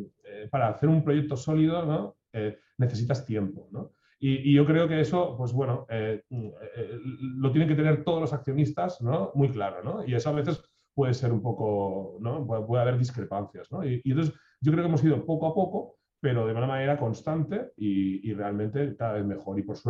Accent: Tarragona, Catalonia, Spain; Nosotros estamos en Reus. Bueno, yo soy de Tarragona, ojo, también, pero tengo la oficina en Reus.

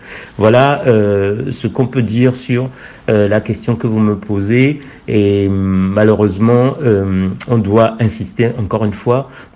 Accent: Togo; on a du djihadisme chez nous au Togo

